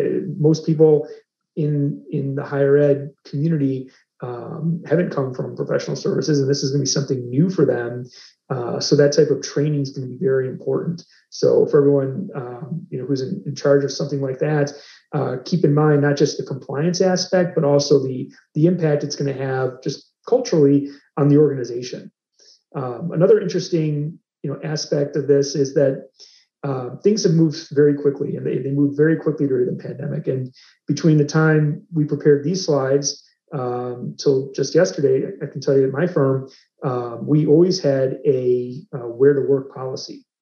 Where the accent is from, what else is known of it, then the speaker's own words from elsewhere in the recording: Illinois, United States; states including my home state of Illinois, we've completely relaxed